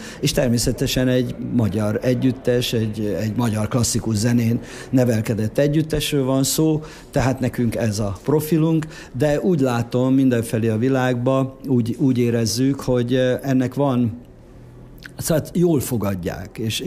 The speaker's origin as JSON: {"language": "Hungarian", "town": "Homrogd", "region": "Borsod-Abaúj-Zemplén", "country": "Hungary", "tie": "born or raised there", "said": "és hát Homrogdon voltunk, tehát én már oda születtem, ott nevelkedtem"}